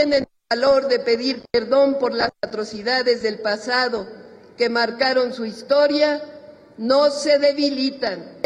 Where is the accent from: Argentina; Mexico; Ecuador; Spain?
Mexico; Una herida que estamos obligados como mexicanas y mexicanos, a curar